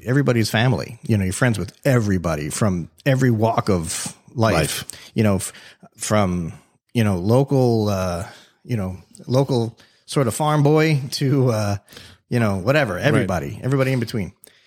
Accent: Florida, United States; also born or lived in New York; So I lived in New York for, you know, about 5 years as a kid, right? I was born in South Florida, moved to New York, came back.

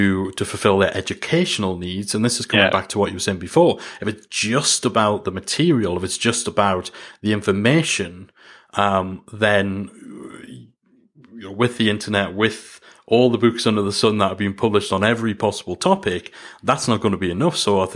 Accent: North East England, United Kingdom; accent: Geordie; because I still, for as much as I've tried to soften the Geordie accent, it's I don't know if I could listen to someone with my accent on the podcast

